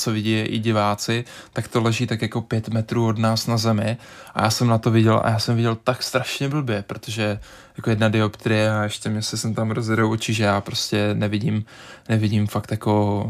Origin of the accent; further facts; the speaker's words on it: Nivnice, Zlín Region, Czechia; já jsem vlastně vyrůstal v Nivnici, odkud pocházím